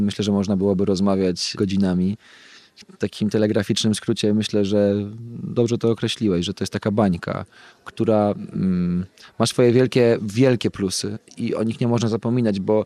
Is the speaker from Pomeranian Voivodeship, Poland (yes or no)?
yes; Pomeranian Voivodeship, Poland; Dorastałem w Trójmieście na pewno weekendami.